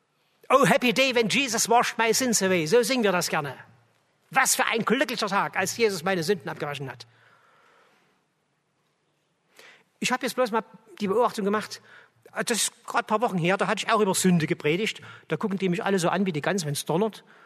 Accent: Chemnitz, Saxony, Germany; Nur ich als Ossi aus Karl-Marx-Stadt, also aus der Provinz, keine Ahnung von der Großstadt.

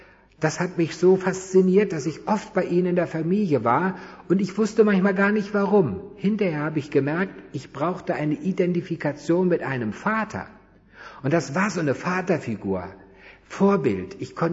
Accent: Northern Germany, Germany; Ich komme oben aus Norddeutschland.

